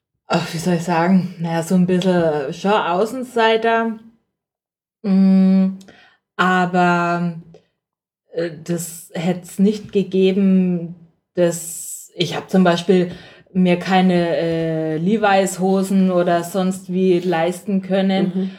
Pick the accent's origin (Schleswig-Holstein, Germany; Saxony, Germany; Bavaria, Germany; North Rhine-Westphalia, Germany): Bavaria, Germany; Herzogenaurach; Also ich bin auch am Land in Herzogenaurach aufgewachsen